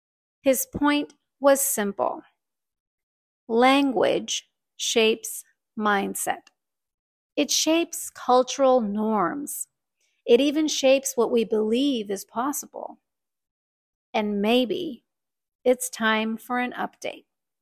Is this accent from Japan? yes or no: yes; Japan; this is a standout difference because I was born and raised in Japan, and Japanese culture is quite the opposite, right?